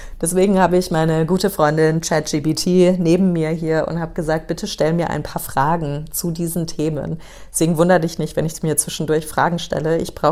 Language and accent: German; New York, United States; also born or lived in Frankfurt, Germany; Und ich bin ja in New York aufgewachsen. Also für die, die mich nicht kennen, ich bin ursprünglich aus Frankfurt, also in Frankfurt geboren, aber in New York aufgewachsen. Und Amerika ist für mich so eigentlich mein Heimatland.